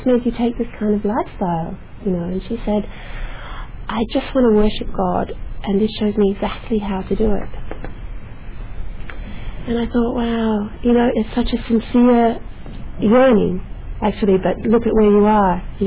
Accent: Australia; accent: Australian; I grew up in Australia, as you can maybe tell from the accent. I grew up as an atheist, really.

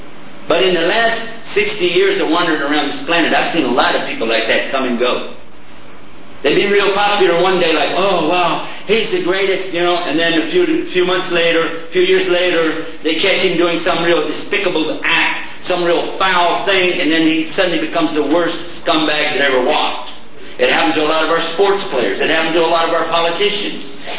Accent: Texas, United States; Let me tell you a little story. I'm from Texas, okay? In Texas, we got a saying

